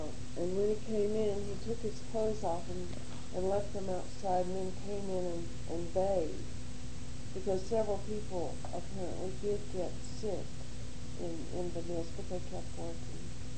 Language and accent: English; Kansas, United States; I grew up in Smith County before I returned to it.